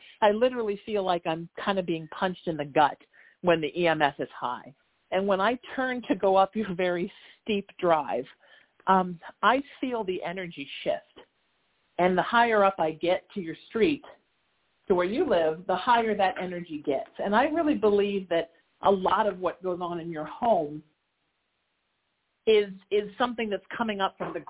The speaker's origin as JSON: {"language": "English", "town": "Huntington Beach", "region": "California", "country": "United States", "tie": "born or raised there", "said": "I grew up in Huntington Beach, which half of Huntington Beach is actually below sea level, including the part I grew up in."}